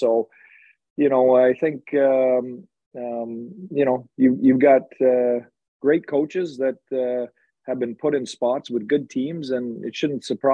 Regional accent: Dunnville, Ontario, Canada; So if you go to my hometown in Dunville, Ontario … other than

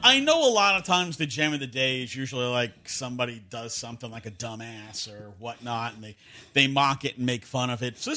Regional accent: New York, United States; now in Texas, United States; I grew up in New York, lived in New York most of my life, and then moved to Texas and decided this is where I wanted to live.

